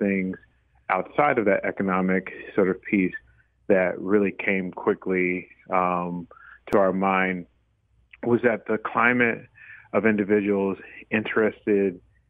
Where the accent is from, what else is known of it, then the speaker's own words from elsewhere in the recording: Dallas, Texas, United States; And sadly, you know, right here in my hometown of Dallas